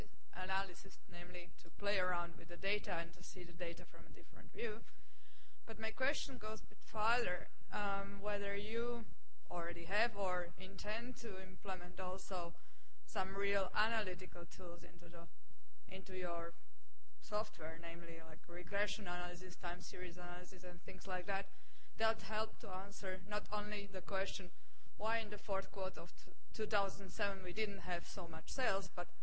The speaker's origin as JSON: {"language": "English", "country": "Germany", "second_language": "English", "said": "from Germany."}